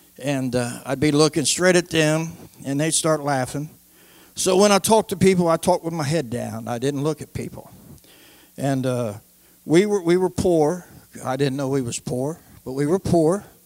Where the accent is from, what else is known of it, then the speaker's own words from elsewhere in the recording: Covington, Kentucky, United States; So I was raised in Covington, Kentucky. I was born in 1949, and my dad was a musician, country and western singer.